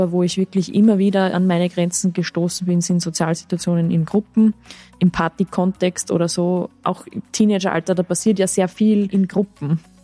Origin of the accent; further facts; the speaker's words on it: Austria; weil offensichtlich das Angebot für Erwachsene relativ rar gesät ist bei uns in Österreich.